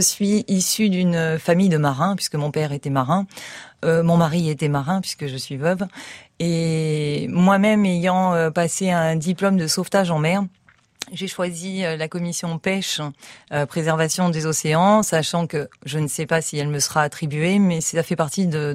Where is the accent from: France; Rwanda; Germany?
France; Villeneuve-Loubet, Provence-Alpes-Côte d'Azur; also born or lived in Belgium; je suis née en Belgique en 68, puisque j'ai 50 ans, et j'habite sur Villeneuve-Loubet depuis 1972, donc française, résidente française depuis 1972